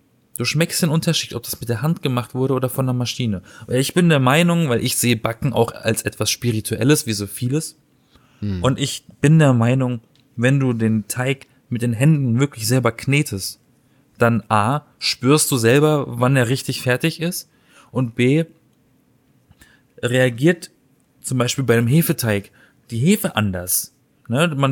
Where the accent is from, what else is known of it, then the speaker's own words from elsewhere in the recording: Baden-Württemberg, Germany; Ich komme aus dem Schwarzwald.